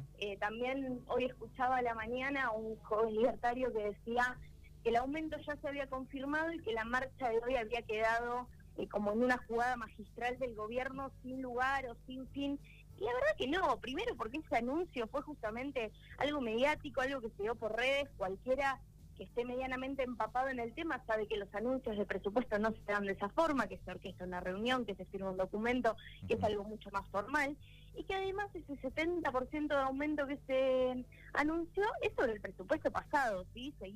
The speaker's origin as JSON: {"language": "Spanish", "town": "Regueira", "country": "Argentina", "lives_now": "La Plata, Argentina", "said": "Yo justo soy estudiante del interior, soy de Regueira, todos se imaginarán el camino que tengo de Regueira a La Plata"}